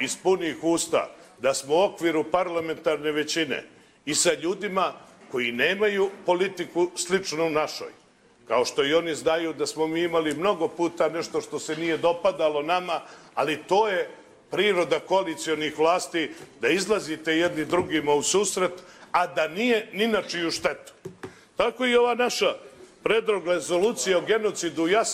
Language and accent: Serbian; Montenegro; srećan sam i kao Srbin, srećan sam i kao poslanik ovog parlamenta, srećan sam kao građanin Crne Gore